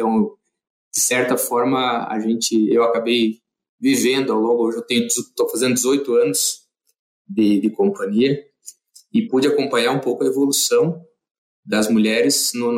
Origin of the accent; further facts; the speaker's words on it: Rio Grande do Sul, Brazil; born there; nasci lá no Rio Grande do Sul e ingressei numa grande empresa como estagiário do Guilherme, lá, né? Em Videira.